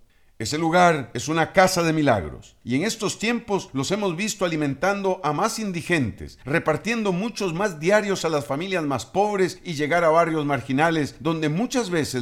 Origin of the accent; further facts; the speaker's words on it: Costa Rica; El trabajo de quienes llevan alimento al prójimo nos enaltece a todos como costarricenses.